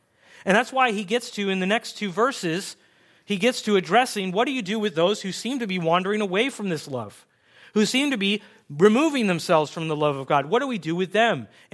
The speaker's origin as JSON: {"language": "English", "country": "Russia", "tie": "born or raised there", "moved": "yes", "said": "I remember as a kid growing up in Russia, one of the hardest aspects of growing up in Russia is that no one comes and visits you."}